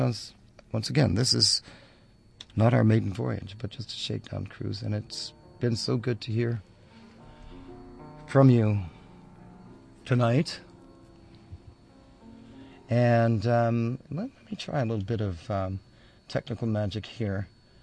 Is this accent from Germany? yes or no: no; the South, United States; now in New York, United States; I am from the South. I've seen a different kind of racism than you know in New York. And I've seen the same kind of racism here in New York.